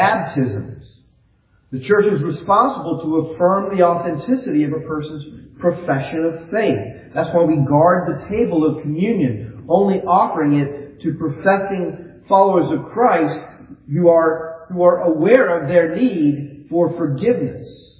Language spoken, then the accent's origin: English; the South, United States; I know what it's like. I grew up in the South.